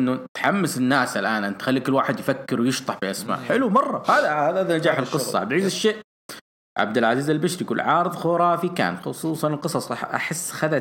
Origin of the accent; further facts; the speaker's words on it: Wahlan, Saudi Arabia; هي قريتي اللي أنا ساكن أو ولدت وترعرعت وكبرت بها اسمها وهلان الفتح كلها.